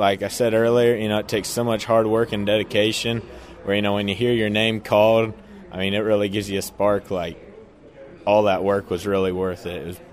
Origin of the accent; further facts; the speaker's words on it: Versailles, Ohio, United States; I'm from Versailles, Ohio. My chapter is I'm from Versailles. That's the city. I work on a family farm.